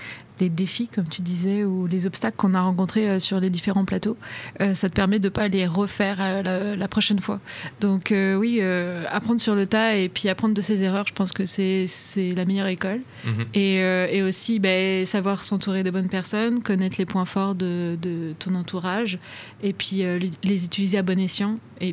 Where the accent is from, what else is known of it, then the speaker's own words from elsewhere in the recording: France; moved away; Moi, je suis française, là. Je sais pas si ça s'entend dans la radio, probablement. Et je suis arrivée en 2018